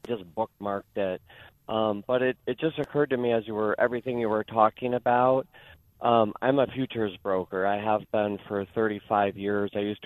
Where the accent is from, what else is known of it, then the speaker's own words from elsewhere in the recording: Elmhurst, United States; Yeah, we're from Elmhurst, and my brothers Bill and John.